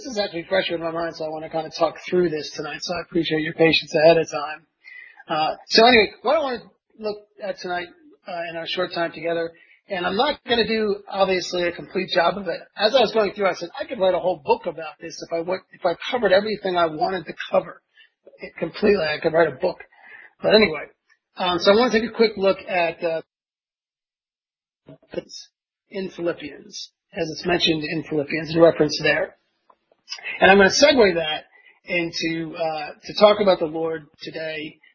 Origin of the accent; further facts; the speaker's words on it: Philadelphia, Pennsylvania, United States; I'm a Philadelphian, and we're very familiar with these people. I grew up around all this revolutionary stuff in Philadelphia.